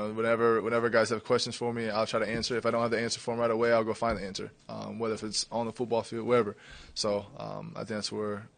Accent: Ohio, United States; I'm from Ohio and I went to Iowa

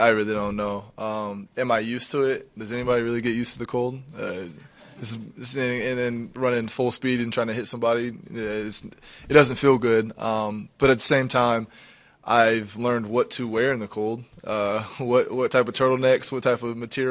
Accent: Ohio, United States; I'm from Ohio and I went to Iowa

